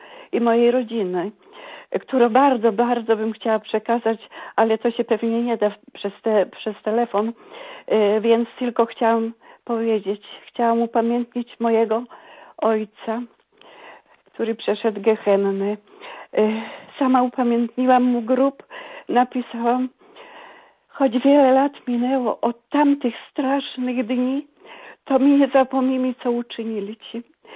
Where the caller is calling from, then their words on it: Mrągowo, Warmian-Masurian Voivodeship, Poland; Z Mrągowa. Pochodzę też z tamtych stron